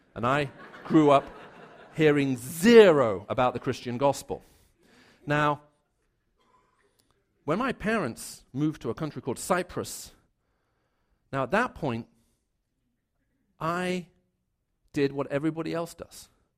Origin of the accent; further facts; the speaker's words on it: Saudi Arabia; because I was raised in Saudi, so that's what you wear.